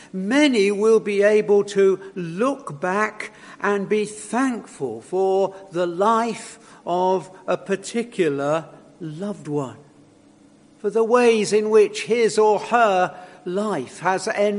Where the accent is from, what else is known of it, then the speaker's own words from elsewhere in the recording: United Kingdom; And because we're British and it's conventional anyway